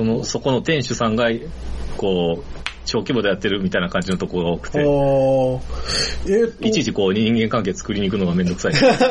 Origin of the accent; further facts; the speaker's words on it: Uji, Kyoto, Japan; 実は京都の人間じゃないんで。出身は宇治なんで、ね。